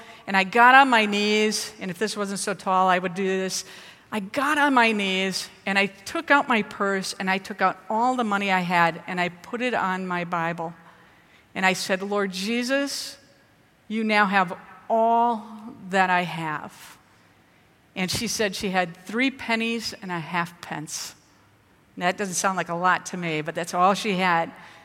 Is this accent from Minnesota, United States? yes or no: yes; Minneapolis, Minnesota, United States; And so even though I'm from Minneapolis, I often will, you know, I'm driving down the street and I'm like, click